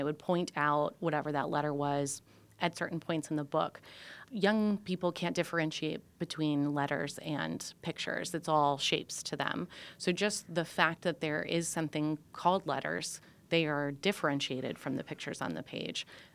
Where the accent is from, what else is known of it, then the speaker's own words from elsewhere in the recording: Yankton, South Dakota, United States; I grew up in Yankton, South Dakota.